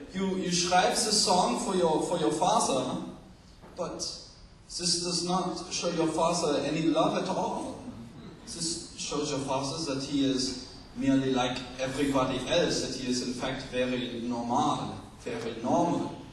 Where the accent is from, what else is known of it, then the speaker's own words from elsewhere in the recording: Indiana, United States; So I'm from Indiana.